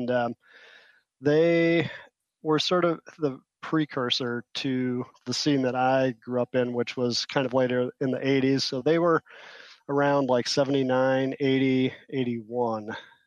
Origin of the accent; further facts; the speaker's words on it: Green Bay, Wisconsin, United States; growing up in Green Bay, which is very much Rust Belt, paper mills, factory workers, Green Bay Packers